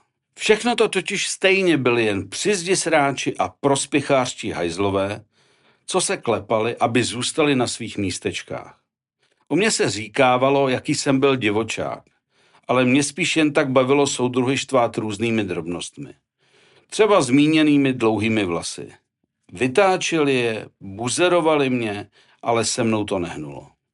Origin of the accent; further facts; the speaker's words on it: Teplice, Ústí nad Labem Region, Czechia; Když tedy vyřizoval můj přestup z rodných Teplic